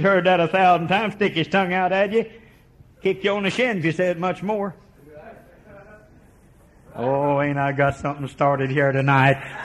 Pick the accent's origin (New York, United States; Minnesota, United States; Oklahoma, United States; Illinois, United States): Oklahoma, United States; When I was raised in Oklahoma, they could play the national anthem, and I'd stand a sense straight.